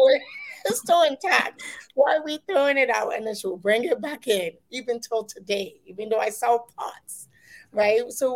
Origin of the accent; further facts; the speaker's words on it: Ghana; now in Canada; And I'm not from Canada. I'm Ghanaian. And so even if, I live here, I always have to think about back home